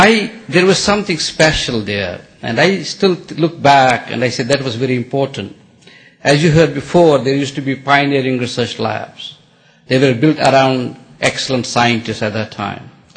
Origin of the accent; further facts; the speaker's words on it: Jammu and Kashmir, India; born there; also born or lived in Baroda / Adelaide; I was born in Kashmir in India, and I obtained my master's degree in biochemistry and PhD in microbiology from the University of Baroda in India.